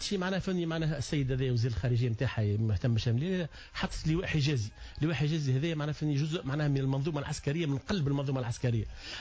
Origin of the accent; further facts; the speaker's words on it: Tunisia; لو بيرسونيل بوليتيك اللي عندنا في تونس ما يفهمش لا في الجو السياسية لا حتى شيء